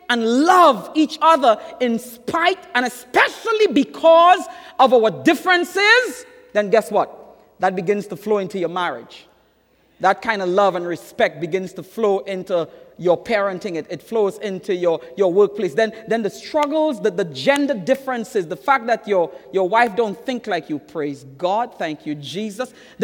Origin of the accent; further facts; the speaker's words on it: Trinidad & Tobago; That when I tell you I'm from Trinidad, you will not ask me what part of Jamaica that is.